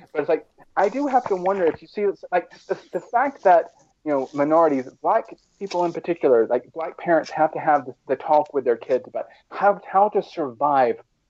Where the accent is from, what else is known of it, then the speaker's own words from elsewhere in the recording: the South, United States; I was raised in the South.